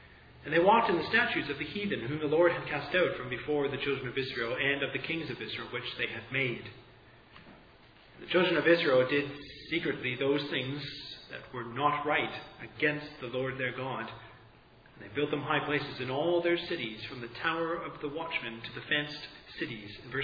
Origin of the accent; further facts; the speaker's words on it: Canada; being Canadian. Canadians are very reserved, they're polite, I'm sorry.